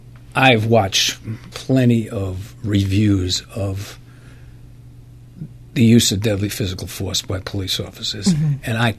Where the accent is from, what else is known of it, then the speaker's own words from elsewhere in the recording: Bronx, New York, United States; I grew up in the Throgs Neck section of the Bronx.